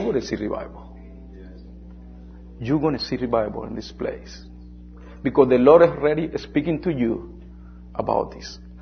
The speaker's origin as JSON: {"language": "English", "country": "Colombia", "said": "I'm from Colombia. I see a lot of miracles."}